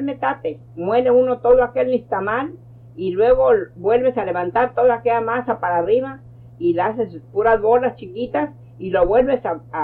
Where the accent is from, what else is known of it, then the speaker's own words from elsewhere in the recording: United States; also born or lived in Mexico; como nosotros crecimos casi aquí en Estados Unidos, no me acuerdo yo allá.